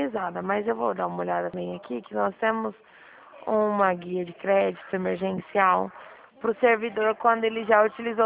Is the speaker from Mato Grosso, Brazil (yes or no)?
no; Dracena, São Paulo, Brazil; eu sou de Dracena, estado de São Paulo.